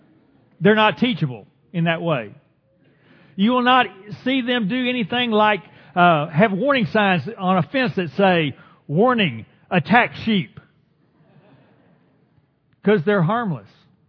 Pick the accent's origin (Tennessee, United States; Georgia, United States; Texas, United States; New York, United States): Texas, United States; Dallas; Now, I grew up in North Dallas. It was the good side of Dallas.